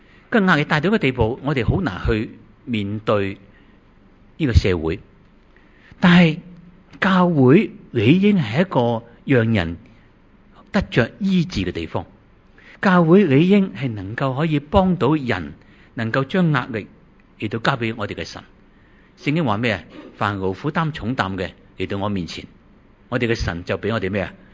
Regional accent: Hong Kong; 我哋香港人咧就觉得香港唔够靓

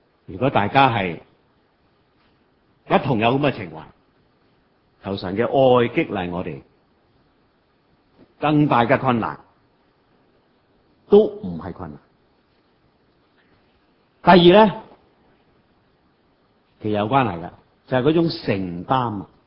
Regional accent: Hong Kong; 他見到我們香港人排隊啊，

